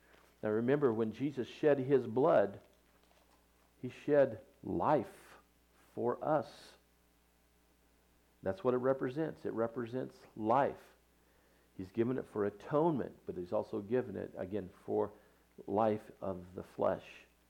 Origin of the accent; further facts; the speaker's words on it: Ireland; Now, I'm Irish, and Irish, they eat blood, what they call blood pudding, you know, which sounds disgusting to me.